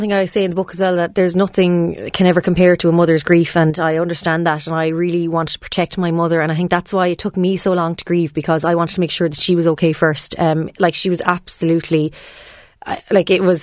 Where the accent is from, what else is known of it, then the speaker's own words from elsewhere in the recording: Ireland; the great thing about us being Irish is we sometimes, well, I know I word vomit